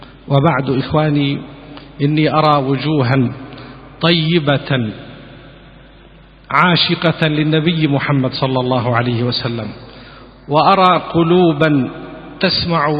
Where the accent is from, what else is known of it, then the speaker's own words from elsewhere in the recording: Palestine; فحال الدعوة عندنا في فلسطين هو كحاله في أي بلد عربي